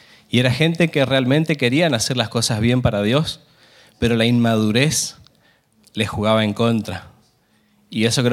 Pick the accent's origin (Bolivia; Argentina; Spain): Argentina; yo soy argentino y soy producto de una importación de una finlandesa. Me importaron de allá.